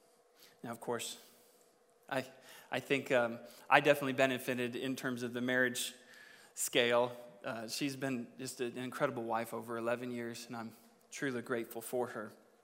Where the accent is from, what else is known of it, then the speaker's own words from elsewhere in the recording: Idaho, United States; I grew up in Idaho. Rice-a-roni goes with your animal of choice.